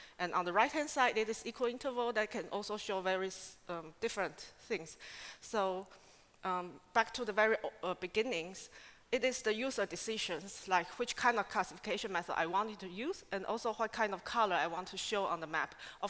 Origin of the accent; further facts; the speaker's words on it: Taiwan; now in Hamburg, Germany; I come from Taiwan, and currently I'm working in Harvard City University of Hamburg as a scientific associate